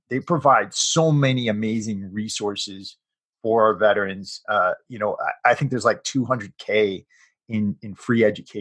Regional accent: Connecticut, United States; also born or lived in New England; No, I'm from Connecticut originally.

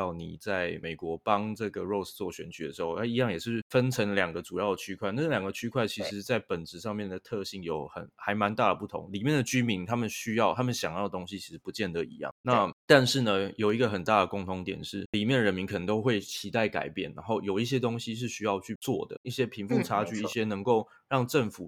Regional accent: Keelung, Taiwan; 我自己本身我的老家在基隆也是一个服饰商圈，它现在完全没落。

